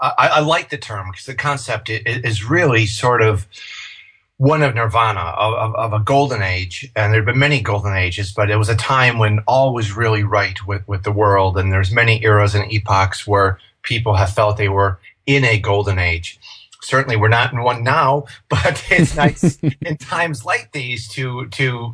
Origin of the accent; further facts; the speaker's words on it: Chicago, Illinois, United States; moved away as an adult; now in United Kingdom; I've been living in the UK for 15 years. I'm from Chicago.